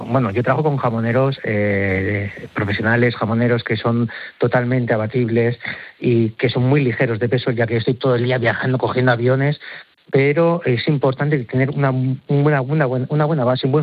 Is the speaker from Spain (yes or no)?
yes; Medina de Pomar, Castile and León, Spain; yo ahora mismo acabo de llegar a Mena de Pomar, a mi pueblo de Burgos